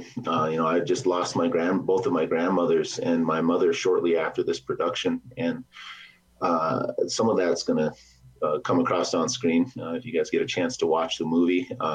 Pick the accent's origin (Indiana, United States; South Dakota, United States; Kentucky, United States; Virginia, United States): South Dakota, United States; Lower Brule; now in Mission, United States; And me as a little boy from growing up on the Lower Brule Reservation to where I am now, I'm back on the reservation now. I'm a student at Sinte Gleshka University, and that's where I'm coming at you live from right now, is Mission, South Dakota.